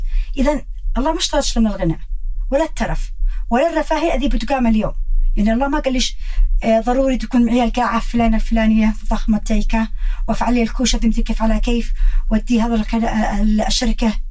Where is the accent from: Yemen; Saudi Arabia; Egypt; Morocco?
Yemen; accent: Yemeni; بمصطلحنا أو بلهجتنا احنا اليمنية